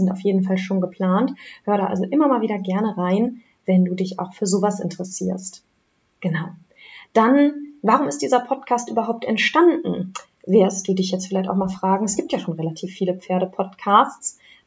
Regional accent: Schaumburg, Lower Saxony, Germany; Also ich komme nämlich gar nicht aus der Wedemark, ich komme ursprünglich aus Schaumburg und da habe ich jahrelang am Bückeberg gewohnt

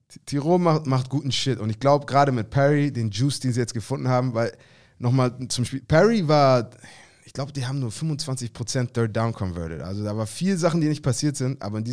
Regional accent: Hamburg, Germany; als Hamburger und Ex-Sea Devil

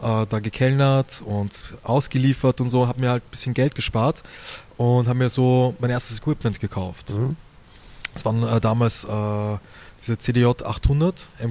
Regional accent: Vienna, Austria; ich bin in einem Viertel in Wien aufgewachsen, das halt primär so mit Migrantengeneration, also mit der Migrantengeneration bevölkert war

